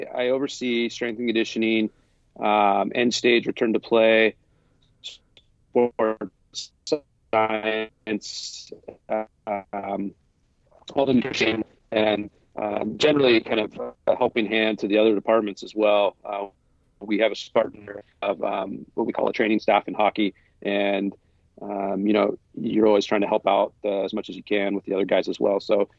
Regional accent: California, United States; I'm from California, so I grew up in California playing, what you might think is a traditional California based group of sports.

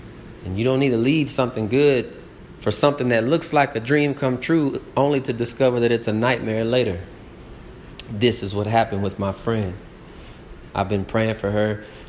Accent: Lubbock, Texas, United States; this is a West Texas thing, baby. I'm born and raised in Lubbock, Texas

